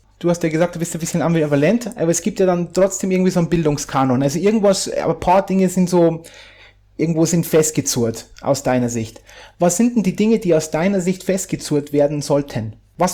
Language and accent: German; Bavaria, Germany; wo ich herkomme, aus der Nähe von Landshut